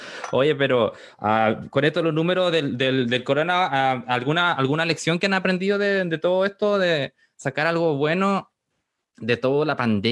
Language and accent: Spanish; Chile; Yo, como chileno, no sé, bueno, quizá no probé nunca comida buena